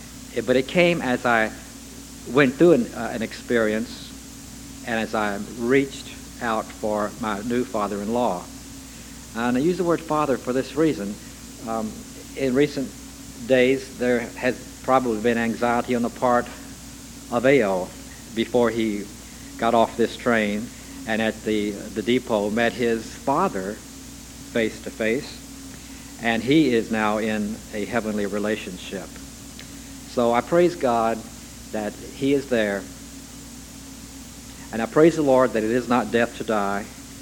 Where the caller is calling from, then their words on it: California, United States; I'm speaking from California, and on behalf of my wife, Nancy, Hale's daughter, and my family and friends here, we send you greetings.